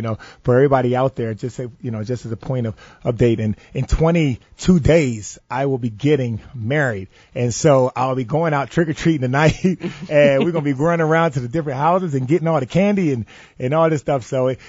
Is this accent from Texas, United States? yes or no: no; Camden, New Jersey, United States; And so for me, growing up in Camden, New Jersey, trick-or-treating was a little different because people always turned the lights off.